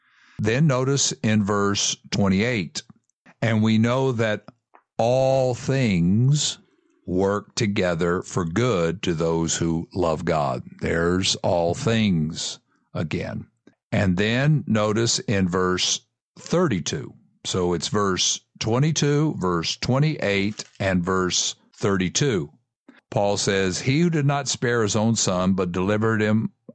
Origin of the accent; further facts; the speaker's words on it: Kentucky, United States; I'm from Kentucky.